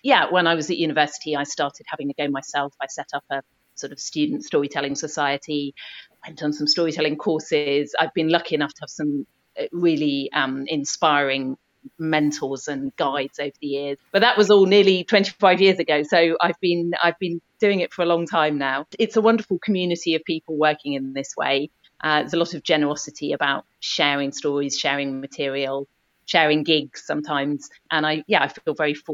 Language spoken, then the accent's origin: English; East of England, United Kingdom; when I was a teenager growing up in Norfolk